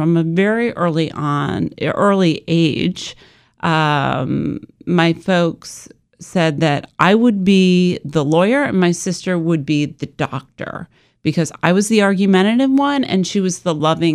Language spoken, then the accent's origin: English; Rochester, New York, United States; So I grew up in Rochester, New York, the daughter of two academics.